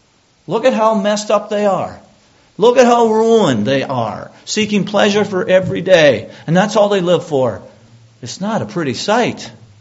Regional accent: Canada; I'm a Canadian citizen paying Canadian taxes, full-time working in Canada

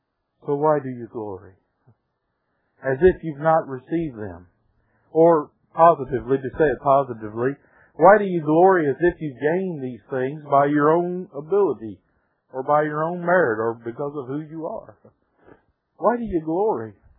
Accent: United States; I'm a man. Wrongful pride is what I'm talking about. I'm an American. I'm a Baptist. And I'm a Sovereign Grace Baptist.

